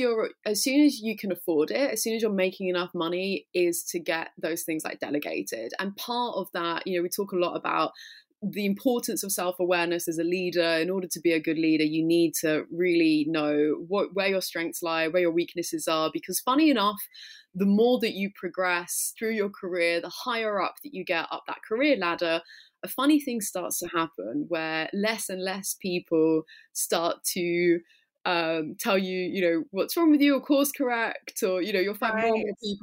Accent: London, United Kingdom; born there; I was born here in London, UK, to a British mum, Italian dad.

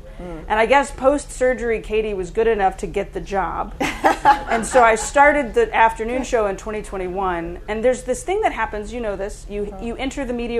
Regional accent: Lake Charles, Louisiana, United States; Sent the equipment back, and a week later, a hurricane hit Lake Charles and destroyed my hometown.

